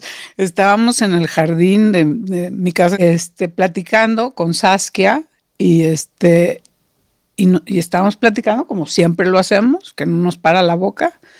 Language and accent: Spanish; Monterrey, Nuevo León, Mexico; now in Mexico City, Mexico; yo vengo de Monterrey, de un grupo social de este tamañito, ¿ok? Donde todo era comentario, una anécdota.